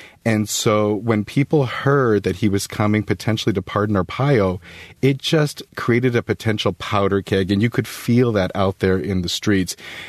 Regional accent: Arizona, United States; I think I'm kind of still stunned that that happened in my hometown. The mood is somewhere between shock and anger and disgust and disbelief, I would say. What's painful for me as an Arizonan is that everyone was out there peacefully demonstrating.

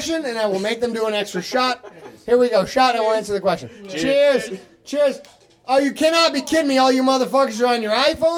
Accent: Michigan, United States; born there; also born or lived in Queens; I was born in Michigan. I moved to Queens at the age of...

